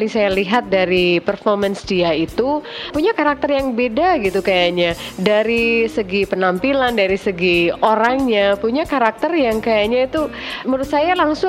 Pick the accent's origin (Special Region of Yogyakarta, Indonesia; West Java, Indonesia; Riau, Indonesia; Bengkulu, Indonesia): Special Region of Yogyakarta, Indonesia; Yogyakarta; saya dari Jogja.